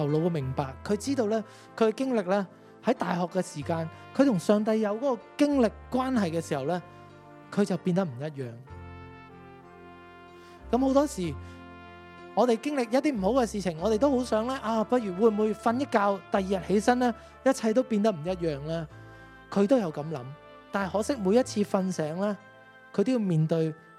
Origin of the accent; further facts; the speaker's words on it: Hong Kong; 我哋香港人成日讲就系要赢喺起跑线